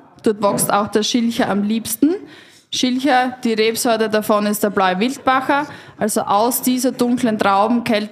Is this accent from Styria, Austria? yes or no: yes; Styria, Austria; Also ich komme aus der Weststeiermark.